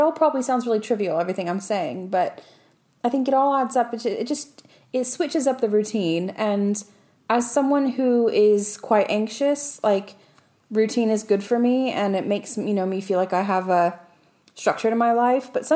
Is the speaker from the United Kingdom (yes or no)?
yes; England, United Kingdom; So I'm sure that projects, I'm being English, projects.